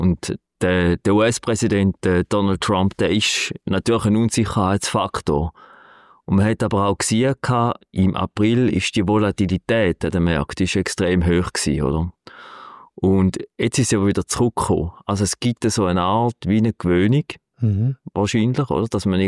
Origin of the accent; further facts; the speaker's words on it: Switzerland; Aber mich als Schweizer Anleger interessiert, oder als Schweizer, wenn ich da daheim bin